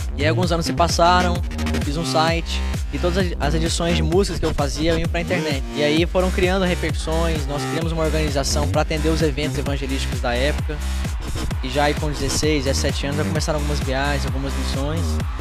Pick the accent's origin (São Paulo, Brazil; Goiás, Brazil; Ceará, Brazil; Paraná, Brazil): Goiás, Brazil; Goiânia; Bem, eu sou de Goiânia, Goiás, tenho 22 anos